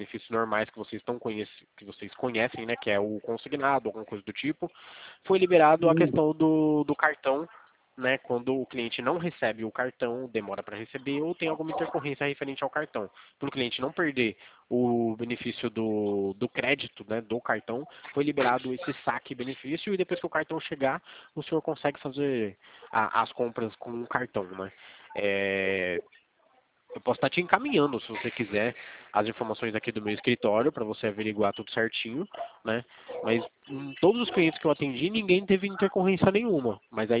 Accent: São Paulo, Brazil; Eu sou de São Paulo.

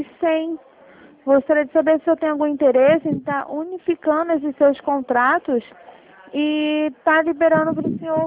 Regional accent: Campo Grande, Rio de Janeiro, Brazil; Bangu, eu sou de Campo Grande.

